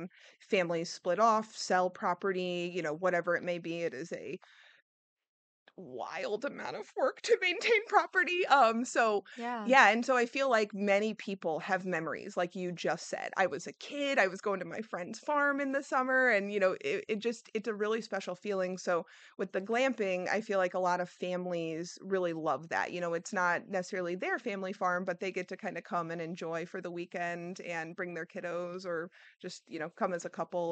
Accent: Creve Coeur, Missouri, United States; I grew up in the St. Louis area, kind of in Creve Coeur.

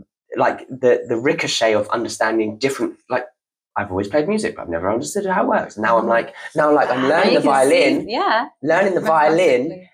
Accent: St Leonards, South East England, United Kingdom; then I came back and I wanted to release it, like release the book in St. Leonard's because of like it's my hometown

